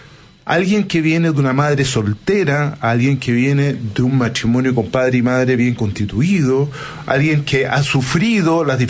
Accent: Chile; nos une, que es que somos chilenos.

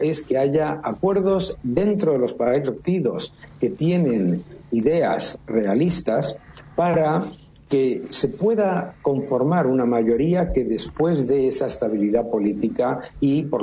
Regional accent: Spain; Yo vengo de España, donde el sistema de pensiones está quebrado.

